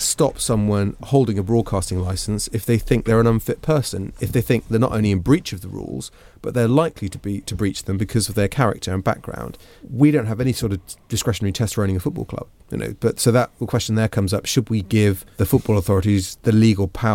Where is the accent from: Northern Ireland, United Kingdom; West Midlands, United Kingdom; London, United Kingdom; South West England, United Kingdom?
West Midlands, United Kingdom; I grew up in Herefordshire, and so I suppose probably from Hereford, the Birmingham sides were slightly closer, but Manchester wasn't too far away.